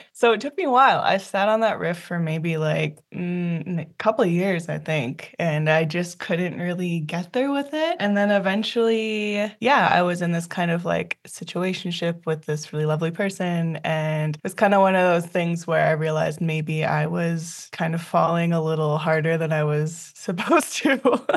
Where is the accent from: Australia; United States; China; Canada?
Canada; Whitehorse, Yukon; I am from the Yukon, born and raised in White Horse